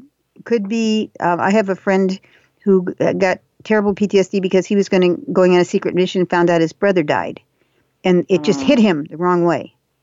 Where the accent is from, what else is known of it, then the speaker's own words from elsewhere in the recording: Japan; I was raised in Japan.